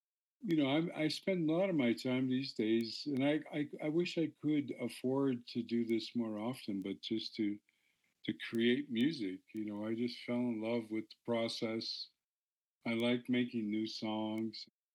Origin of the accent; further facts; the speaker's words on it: Six Nations, Ontario, Canada; I sit in my Cayuga language. I'm from Six Nations along the Grand River, about 18 miles west of Hamilton, Ontario. Large community there, population-wise.